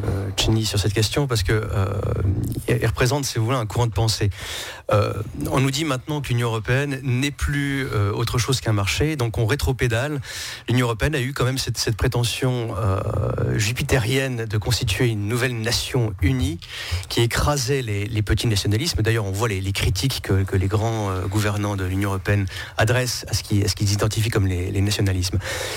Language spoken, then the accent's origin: French; Valais, Switzerland; Moi, je viens du Valais, on a effectivement des chiffres du chômage qui ne bougent pas